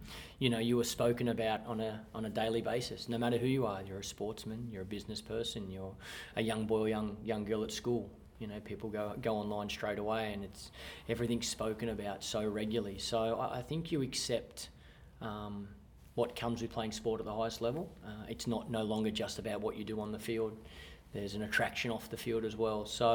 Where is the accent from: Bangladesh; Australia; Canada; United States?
Australia; my value of playing cricket and my respect of that association being an Australian cricketer is no different to anybody that has come before me